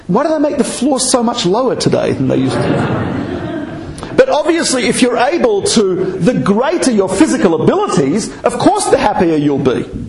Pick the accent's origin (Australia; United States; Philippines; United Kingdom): Australia; So I'm Australian.